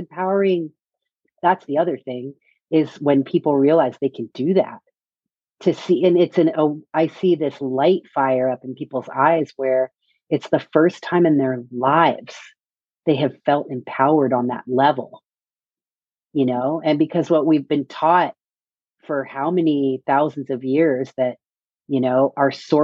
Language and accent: English; Philippines; You know, I'm Filipino. My grandmother's Filipino Hawaiian.